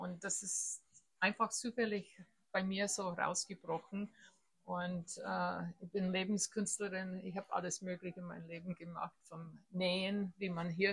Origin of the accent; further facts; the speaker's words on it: United States; German is a second language; Und ich als Amerikanerin bin auch viele Jahre immer hin und her geflogen zur Familie